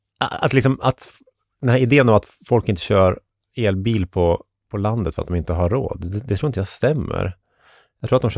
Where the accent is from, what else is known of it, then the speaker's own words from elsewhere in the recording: Delsbo, Gävleborg County, Sweden; när jag var i Delsbo här, där jag är ifrån, i somras